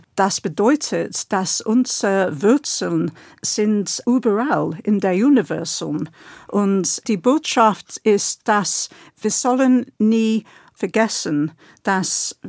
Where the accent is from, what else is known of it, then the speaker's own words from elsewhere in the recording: London, United Kingdom; Aber ich bin in London aufgewachsen und dort kann man die Nachthimmel gar nicht sehen, wegen des Straßenlichts.